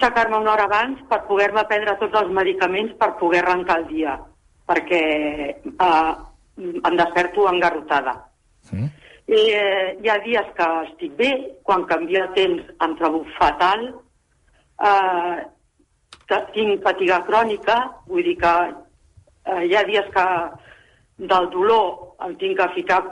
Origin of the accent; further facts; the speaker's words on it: Ripoll, Catalonia, Spain; now in Yecla, Spain; Perquè sóc de Ripoll, però allà plou molt.